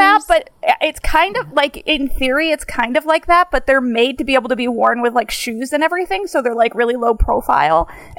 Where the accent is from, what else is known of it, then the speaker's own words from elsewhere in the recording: Binghamton, New York, United States; Anyways, Binghamton is where I'm from.